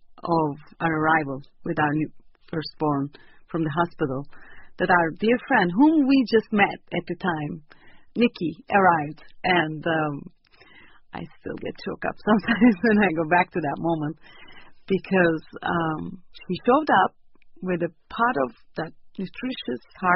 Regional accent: Turkey; English is a second language; now in California, United States; and I'm originally from Turkey.

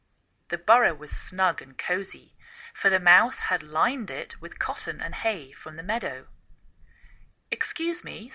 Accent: England, United Kingdom; now in United States

